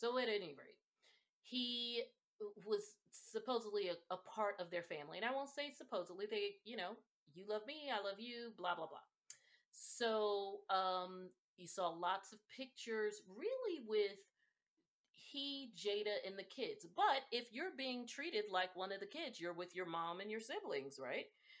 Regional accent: East Coast, United States; I'm from the East Coast, so I definitely saw at least the husband's career from the very beginning.

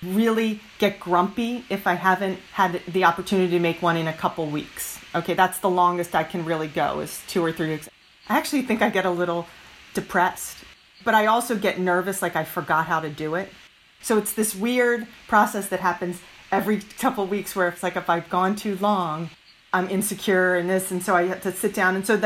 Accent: King of Prussia, Pennsylvania, United States; We grew up in King of Prussia, Pennsylvania. And I guess we moved to the house when we were 5.

